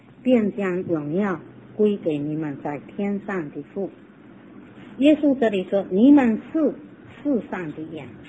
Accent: China; 我是中国人，要为中国争光。

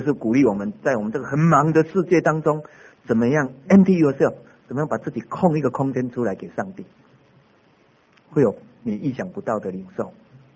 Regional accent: Changhua County, Taiwan; accent: Changhua; 所以我有一次被邀请回彰化，我是彰化人，所以有时候讲到人家听到我满口彰化是这样的原因啊。

